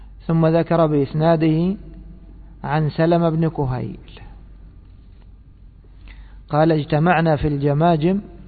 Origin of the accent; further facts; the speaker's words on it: Egypt; كم من واحد في بلادنا مصر نناقشه حتى يرجع عن الخروج على ولي أمره